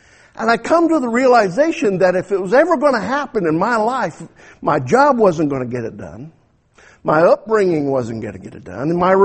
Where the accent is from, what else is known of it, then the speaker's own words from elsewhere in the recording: Mexican border, United States; I grew up down on the Mexican border.